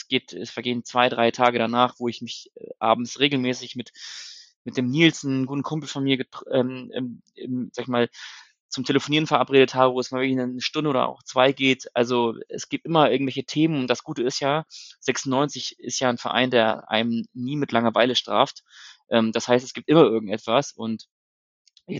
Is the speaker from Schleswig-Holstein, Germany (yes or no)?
no; Hanover, Lower Saxony, Germany; now in Hamburg, Germany; ich bin 30 Jahre alt, komme gebürtig aus Hannover, lebe jetzt seit einem Jahr in Hamburg, bin quasi der Heimatstadt so ein bisschen entflohen